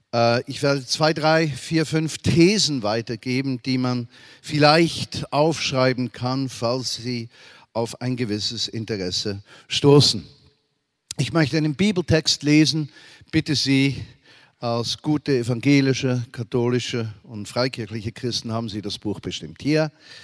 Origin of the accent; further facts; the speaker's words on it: Switzerland; Als Schweizer sind wir ja ein Bauernstaat, nicht wahr? Und wir duzen jeden.